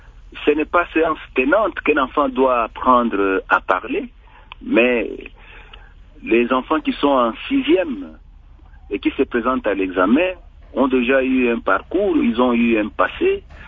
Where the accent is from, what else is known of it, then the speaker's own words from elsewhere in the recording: Bukavu, South Kivu, DR Congo; Je n'ai pas vu une école dans la ville comme chez nous à Bukavu ici qui s'est laissée...